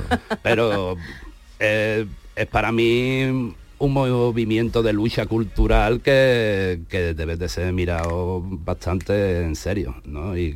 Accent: Seville, Andalusia, Spain; Y yo soy de Sevilla

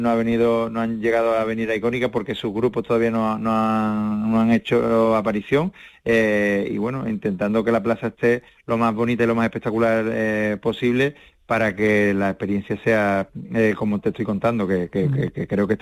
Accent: Seville, Andalusia, Spain; como sevillano me hace muy feliz

